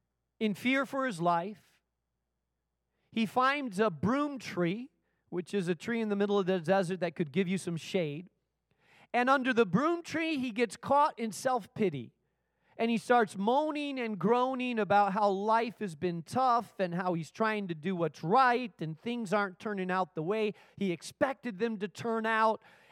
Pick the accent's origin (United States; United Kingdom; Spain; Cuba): Spain; I grew up in Spain, and there was some natural caves a few miles away from where I lived